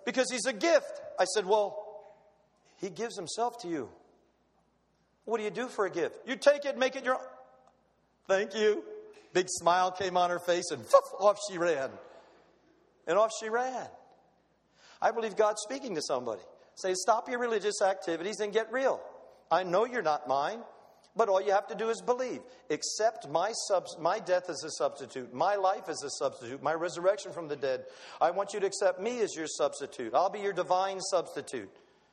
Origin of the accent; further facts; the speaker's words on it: Florida, United States; I was raised in Florida. First thing I did was teach my kids which ones are poisonous, which ones aren't.